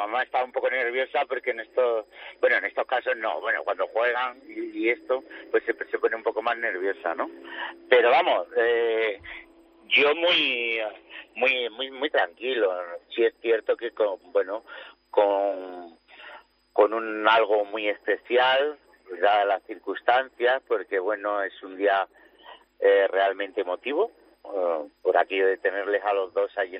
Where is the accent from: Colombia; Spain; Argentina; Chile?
Spain; Granada, Andalusia; Nosotros somos de Granada.